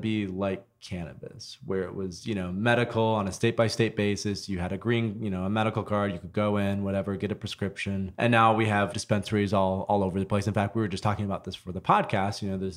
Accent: Grand Rapids, Michigan, United States; I grew up in West Michigan in a city called Grand Rapids. It's quiet, it's conservative, more traditional, small town Midwest.

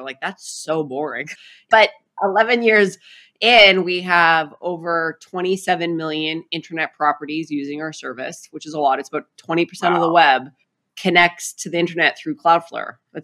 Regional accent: Saskatchewan, Canada; So I'm Canadian. I grew up in Canada. I'm proudly Canadian. I grew up in a province called Saskatchewan, which is kind of the prairie province of Canada.

